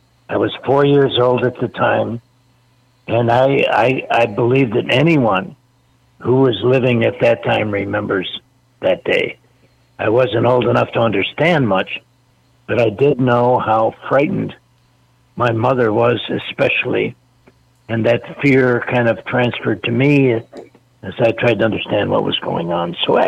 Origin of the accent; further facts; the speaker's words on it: Chicago, Illinois, United States; moved away; also born or lived in Wisconsin; I grew up in Chicago. I joined the Illinois National Guard when I was only 16 years old